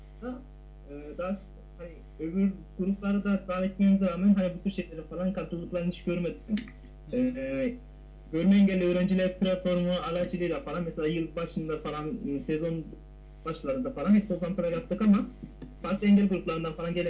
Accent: Antalya, Turkey; Antalyalıyım. %100 görme engelliyim.

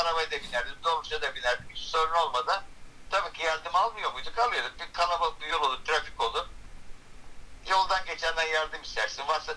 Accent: Bandırma, Balıkesir, Turkey; Sonra oradan Bandırma'ya geldim. Asıl memleketim burası, buraya geldim.

